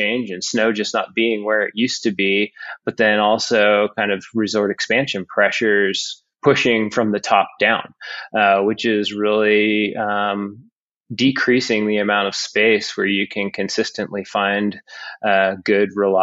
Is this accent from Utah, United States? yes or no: yes; Utah, United States; I grew up poking around the Wasatch Mountains and in the wintertime and snowshoeing